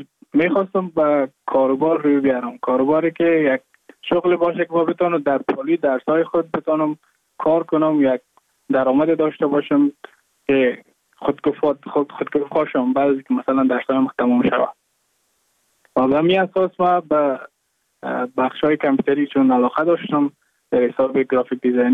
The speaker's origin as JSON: {"language": "Persian", "town": "Mazar-i-Sharif", "region": "Balkh", "country": "Afghanistan", "moved": "as an adult", "lives_now": "India", "said": "از مزار شریف هستم، از قریه شیرآباد که از قریه درفتاده مزار شریف بخش می باشم که ما در سال 2019 ماه جون به هندوستان آمدم"}